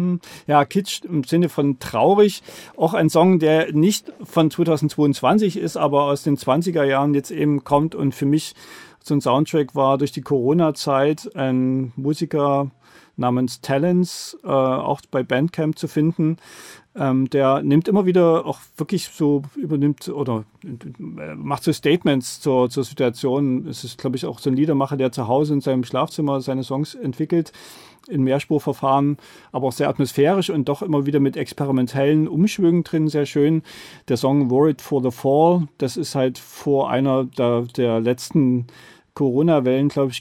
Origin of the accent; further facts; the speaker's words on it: Dresden, Saxony, Germany; also ich bin ja in Dresden in der DDR groß geworden